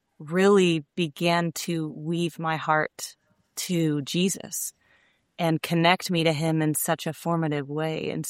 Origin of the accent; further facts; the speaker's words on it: Houston, Texas, United States; I am the youngest of five children born in the Houston area in Texas. Grew up in a beautiful family, a loving home, a believing home